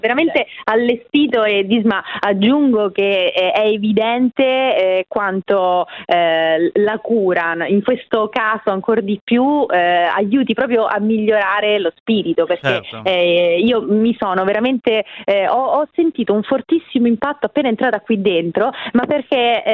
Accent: Rome, Lazio, Italy; No, non sto facendo periferia shaming da romana

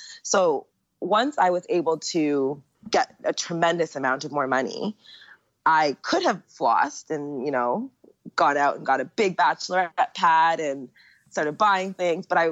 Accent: Jamaica; moved away as an adult; now in Asia; as a Jamaican girl, like I never turn away money.

